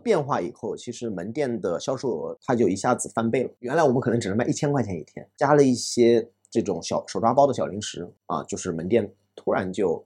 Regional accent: Wuhu, Anhui, China; 我是安徽人，我们那边其实是有很多这种炒货的基因。

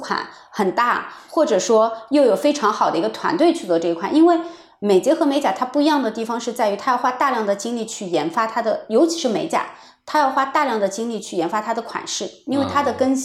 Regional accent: China; now in United Kingdom; 因为有可能我是中国人吧

